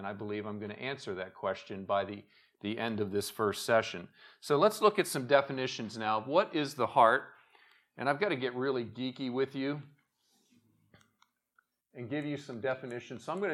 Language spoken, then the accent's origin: English; Pennsylvania, United States; So I grew up studying the Civil War. I grew up near Gettysburg Battlefield.